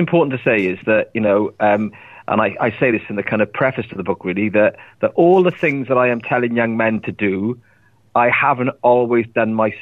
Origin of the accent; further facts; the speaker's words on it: Ebbw Vale, Wales, United Kingdom; also born or lived in London; Originally, I'm from a town called Ebervale, which is in Wales, which is in the UK. I've been in London for many years, and I've literally just moved back to Ebervale about a year or so ago.